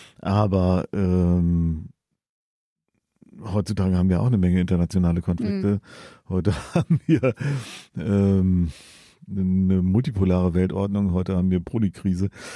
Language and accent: German; Germany; accent: German; Ich kann nicht beurteilen, wie deutsch mein Akzent wirklich klingt, wenn ich Englisch spreche.